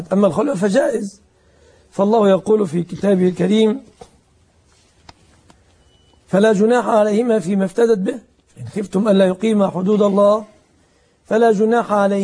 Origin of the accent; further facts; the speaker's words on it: Egypt; والخلع عندنا في مصر وعند الجمهور من العلماء يعتبر طلقة واحدة بائنة